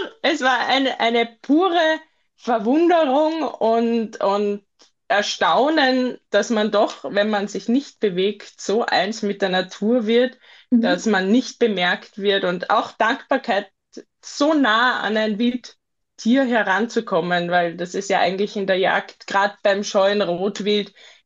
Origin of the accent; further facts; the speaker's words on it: Vienna, Austria; Ich komme aus Wien in Österreich